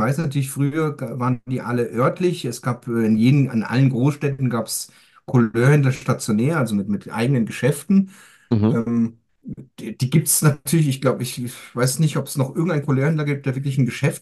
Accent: Greece; first language German; ich habe die belgische Staatsbürgerschaft. Ich fühle mich als EUler, kann man sagen, weil ich bin in Griechenland geboren und auch aufgewachsen, auch wieder auf der deutschen Schule. Bin Muttersprachler Deutsch

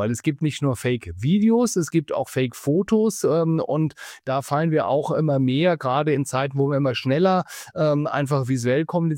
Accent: Berlin, Germany; Also ich habe den Tagesspiegel als Berliner beispielsweise abonniert

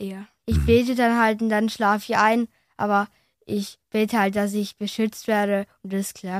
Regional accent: Stuttgart, Baden-Württemberg, Germany; Ich bin 10 Jahre alt und ich komme aus Stuttgart-Vaihingen.

